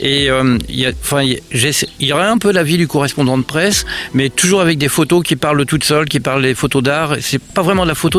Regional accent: Normandy, France; Alors moi, je suis normand.

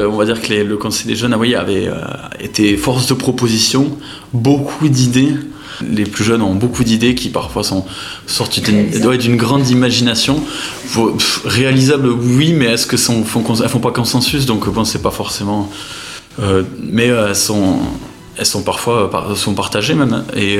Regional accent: Condom, Occitanie, France; born there; now in Vic-Fezensac, France; je suis né à Condon et j'ai arrivé à Vic il y a à peu près 7 ans. J'ai pas mal voyagé

